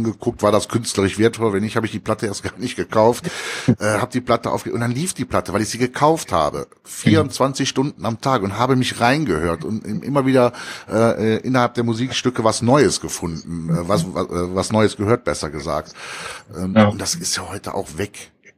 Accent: Cologne, North Rhine-Westphalia, Germany; Und dann hatten wir damals in Köln

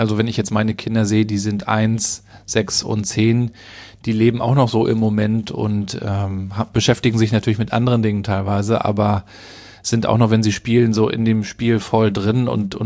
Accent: Rostock, Mecklenburg-Vorpommern, Germany; ich bin in Rostock in der Südstadt geboren worden. Meine Eltern sind auch noch in Warnemünde geboren, wo ich dann auch aufgewachsen bin.

